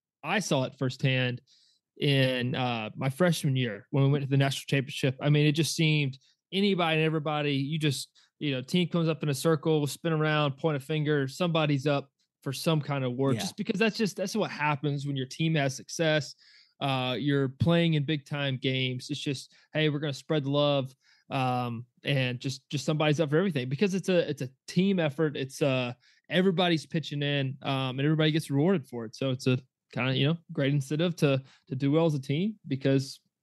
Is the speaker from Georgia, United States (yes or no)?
yes; Georgia, United States; And especially for him and myself, growing up in Georgia